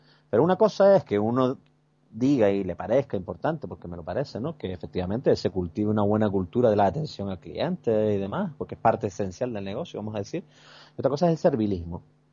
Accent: Canary Islands, Spain; a mí personalmente como canario me indigna, porque yo no considero que los canarios seamos menos amables que nadie

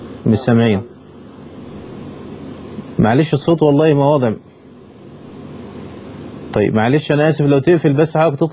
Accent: Egypt; كما كان الامر عندنا في مصر

